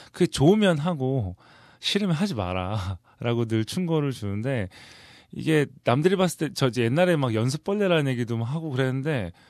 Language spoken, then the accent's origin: Korean; South Korea; 제가 이제 한국인 최초로 세계 대회를 나가서 우승했던 사람이기도 하고요